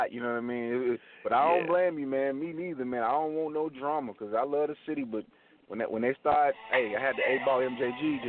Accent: Chicago, Illinois, United States; now in Dallas, United States; You know, me myself, born and raised in Chicago. Even I had to abscond. You know, I had to go. I'm in Dallas at this point.

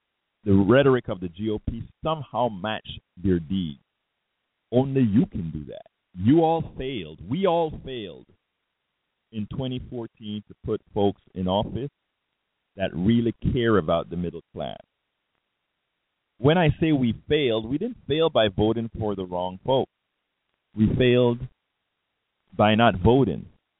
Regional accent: the South, United States; Hey, I'm a Southerner. I live in the South.

